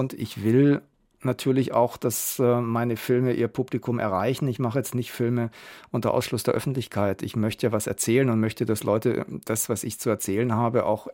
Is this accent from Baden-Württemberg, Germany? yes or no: yes; Stuttgart, Baden-Württemberg, Germany; born or raised there